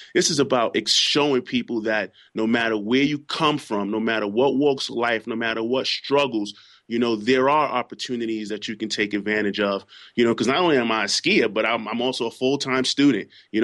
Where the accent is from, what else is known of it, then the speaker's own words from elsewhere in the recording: Bedford-Stuyvesant, New York, United States; being born and raised in Bedford-Stuyvesant and attending Boys and Girls High School, it's good that that people in the community that I live in, as well as the community that I'm from, are able to see me